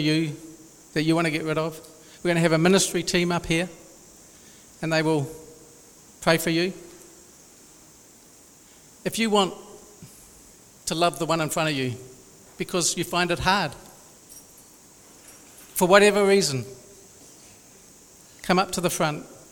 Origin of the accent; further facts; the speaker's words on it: Rotorua, Bay of Plenty, New Zealand; I'm from Rotorua, and in Rotorua, we have a lot of lakes.